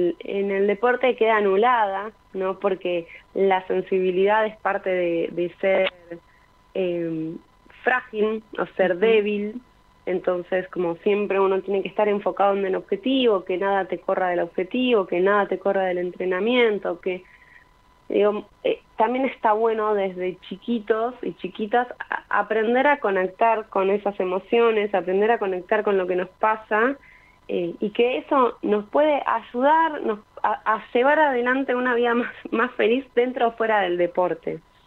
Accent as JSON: {"language": "Spanish", "town": "Avellaneda", "region": "Buenos Aires Province", "country": "Argentina", "said": "soy de Avellaneda, o sea, todo lo aprendí en Independiente, que es el club de mis amores"}